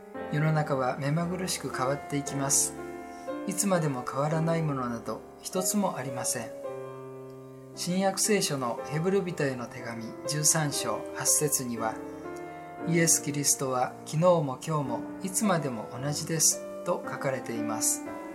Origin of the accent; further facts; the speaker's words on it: Suzuka, Mie, Japan; 私の出身地である三重県の鈴鹿市には90歳になる父と母が老人ホームで暮らしています。